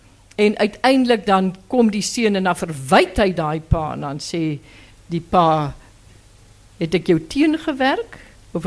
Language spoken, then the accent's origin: Afrikaans; Graaff-Reinet, Eastern Cape, South Africa